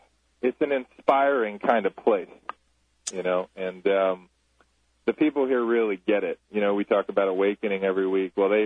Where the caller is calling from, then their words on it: Hawaii, United States; I'm just trying to see if you guys can hear me because I'm calling from Hawaii.